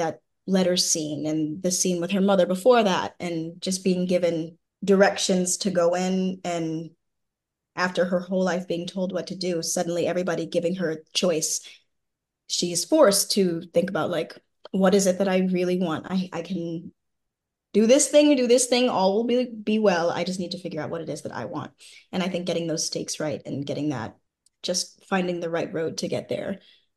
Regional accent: Chicago, Illinois, United States; I'm from Chicago, so I actually got to be in the area that I spent a lot of time in growing up

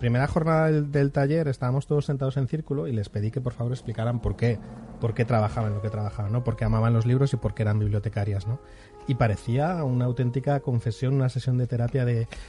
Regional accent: Zaragoza, Aragon, Spain; born there; Sí, nací en Zaragoza, en Aragón.

